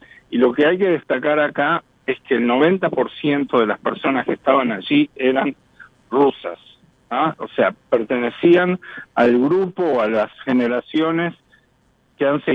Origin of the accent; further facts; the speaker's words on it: Uruguay; Y estaba yo como uruguayo, pero también como uruguayo judío, como uruguayo sionista y fuertemente vinculado a Israel.